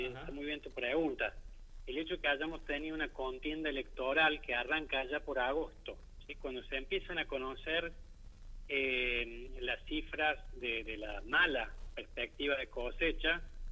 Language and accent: Spanish; Córdoba, Argentina; nuestro interior productivo, digo como cordobés, también para el interior de Santa Fe y Buenos Aires